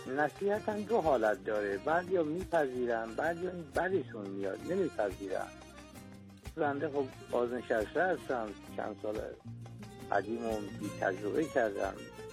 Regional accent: Baba Pir, Hamadan, Iran; از روستای بابا پیر شهرستان تویترکان.

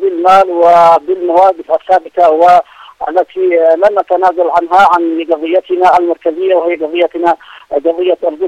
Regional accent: Yemen; نحن شعب يمني معروف بأصالته وتمسكه بالهوية الإيمانية الثابتة

